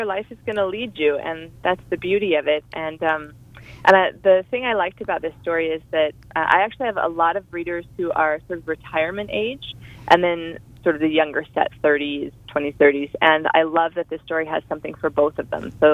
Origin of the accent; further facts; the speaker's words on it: Midwest, United States; I grew up in the Midwest, so baking is a big part of Midwestern culture. And we're right on the border of Amish country